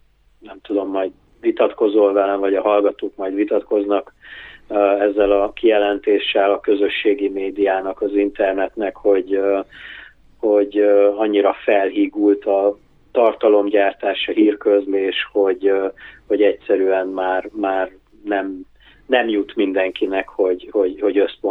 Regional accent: Oradea, Bihor, Romania; Úgyhogy annyira nem vagyok odavalós, én tőzsgyökeres nagyváradinak vallom magam.

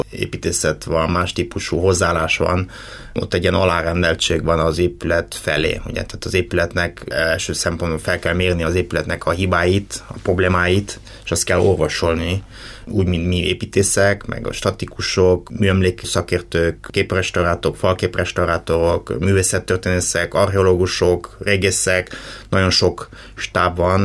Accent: Cluj-Napoca, Cluj County, Romania; mivel én kolozsvári gyerek vagyok, volt szerencsém itt születni és itt élni eddigi életem legnagyobb részében.

